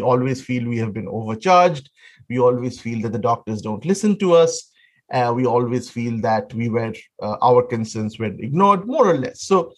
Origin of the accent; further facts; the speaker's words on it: Kolkata, West Bengal, India; When I was growing up in Calcutta, pretty much